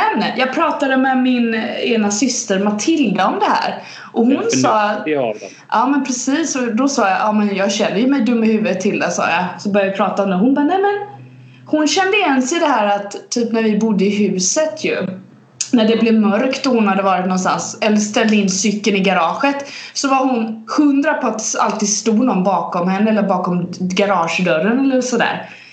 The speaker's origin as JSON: {"language": "Swedish", "town": "Kalmar", "region": "Kalmar County", "country": "Sweden", "tie": "born or raised there", "lives_now": "Stockholm, Sweden", "said": "skulle jag kunna vara hemma i Kalmar liksom. Det finns ingenting som tyder på att jag är i Stockholm"}